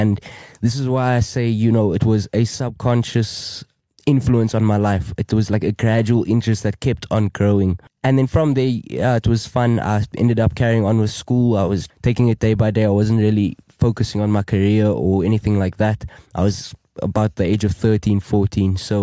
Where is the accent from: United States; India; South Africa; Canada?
South Africa; Cape Town, Western Cape; I'm from around the corner, Cape Town, South Africa. I grew up in Cape Town, around the southern suburbs, Wynberg area, spent majority of my life and my childhood around that area.